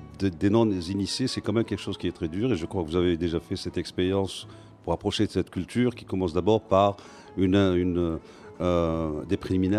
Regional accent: Algiers, Algiers Province, Algeria; Je suis d'Alger, je suis natif d'Alger.

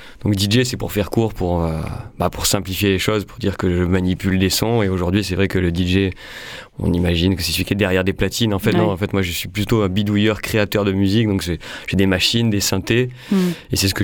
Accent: the Alps, France; Moi je viens des Alpes, ça n'a rien à voir, mais quand même c'est vraiment Marseille.

